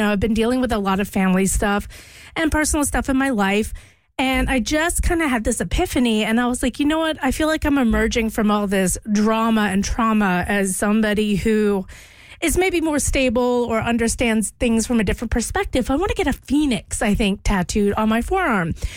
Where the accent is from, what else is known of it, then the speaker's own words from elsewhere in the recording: Louisiana, United States; like originally a fleur-de-lis because I grew up in Louisiana